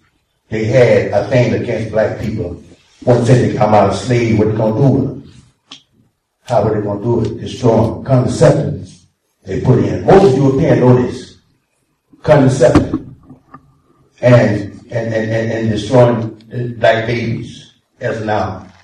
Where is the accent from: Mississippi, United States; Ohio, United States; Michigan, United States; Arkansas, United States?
Mississippi, United States; I'm from Mississippi.